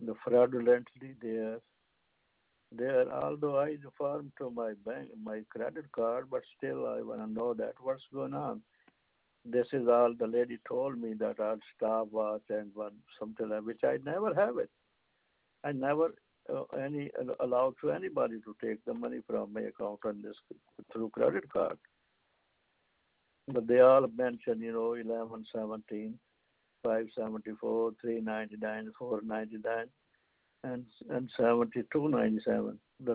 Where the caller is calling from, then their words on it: New Jersey, United States; English is a second language; I'm calling from New Jersey